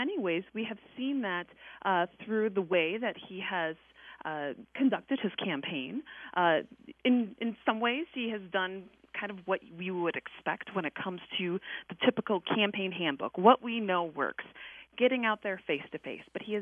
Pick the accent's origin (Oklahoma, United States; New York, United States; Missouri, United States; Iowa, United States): Iowa, United States; Sioux City; he has connections to both my hometown of Sioux City